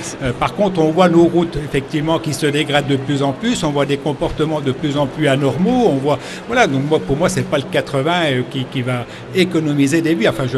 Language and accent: French; Longeau, Grand Est, France; Langres, à côté du plateau, à Longeau, 10 km au sud de Langres.